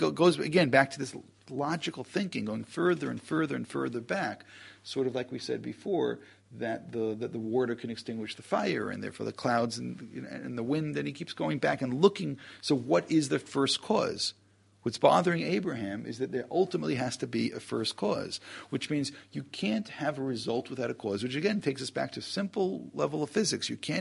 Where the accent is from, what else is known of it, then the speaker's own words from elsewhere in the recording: New York, United States; Look, I don't know how many of you are from New York, but I grew up in New York.